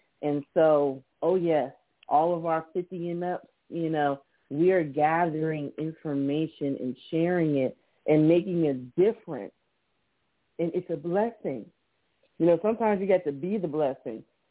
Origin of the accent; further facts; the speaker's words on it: Miami, Florida, United States; I remember one day as a kid when I grew up in Miami, Florida, and we had hurricane days.